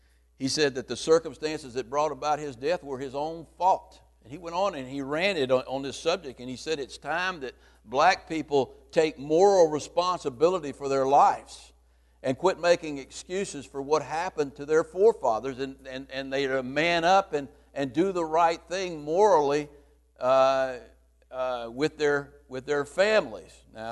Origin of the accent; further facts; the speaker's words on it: the South, United States; I grew up in the South, and I saw black people mistreated in a terrible way when they were integrating the schools